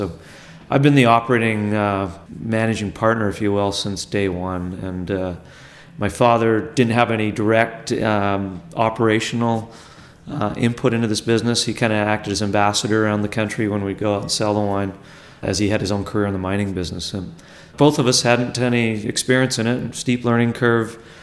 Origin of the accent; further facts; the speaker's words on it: Vancouver, British Columbia, Canada; also born or lived in San Francisco, United States; My father was born in San Francisco, as I was. At a young age, the family moved to Vancouver, Canada. So I grew up in Vancouver, Canada.